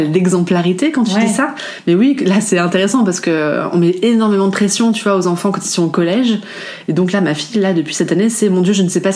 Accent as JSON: {"language": "French", "town": "Toulon", "region": "Provence-Alpes-Côte d'Azur", "country": "France", "lives_now": "Paris, France", "said": "je découvre ça parce que je viens de Toulon donc c'est vraiment très nouveau"}